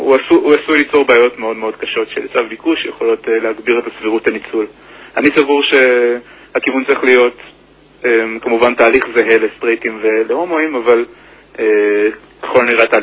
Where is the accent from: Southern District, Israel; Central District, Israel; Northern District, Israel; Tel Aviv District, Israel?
Central District, Israel; Rehovot; also born or lived in United States; now in Jerusalem, Israel; נולדתי ברחובות, לשני הורים שהם שניהם גם אנשי אקדמיה, וגם בילינו כמה שנים בארצות הברית במהלך ההתבגרות שלי. בעצם ברחובות גדלתי כל חיי עד שעברתי לירושלים בתחילת לימודים התואר הראשון ב-2007.